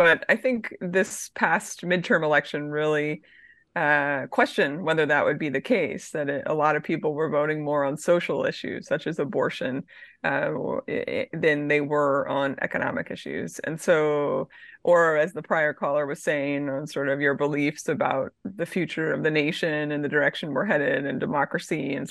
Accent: Pennsylvania, United States; and Michigan and my home state of Pennsylvania?

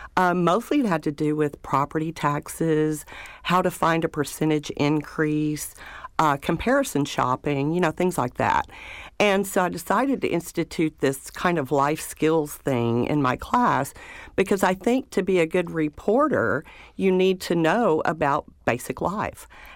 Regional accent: the South, United States; Yeah, you know, I'm in the South. I grew up in the South.

